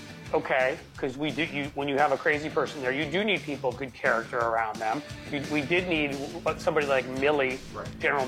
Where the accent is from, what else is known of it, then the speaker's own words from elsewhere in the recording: New York, United States; I grew up in New York, man.